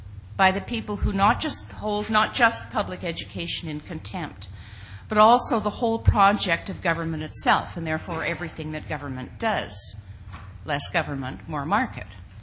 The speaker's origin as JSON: {"language": "English", "region": "Ontario", "country": "Canada", "said": "even though I come from Ontario, you guys do have your work cut out for you here."}